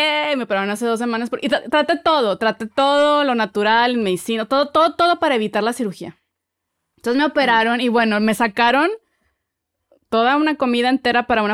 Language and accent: Spanish; Monterrey, Nuevo León, Mexico; yo soy de Monterrey, es una ciudad al norte del país